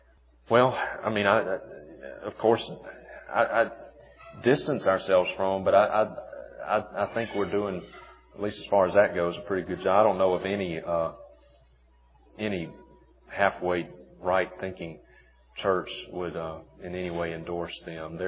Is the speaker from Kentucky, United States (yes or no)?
no; Vicksburg, Mississippi, United States; A few years ago, they came to Jackson, Mississippi. I'm from Vicksburg, just about an hour down the road.